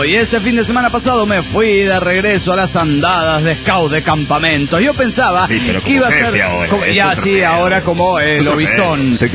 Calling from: Mexico; de México

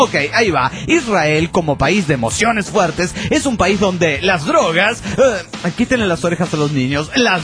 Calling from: Ibarra, Imbabura, Ecuador; de Ibarra, Ecuador.

